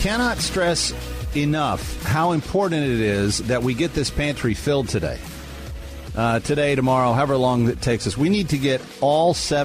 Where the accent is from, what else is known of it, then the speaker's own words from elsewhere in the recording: the South, United States; See, I grew up in the South.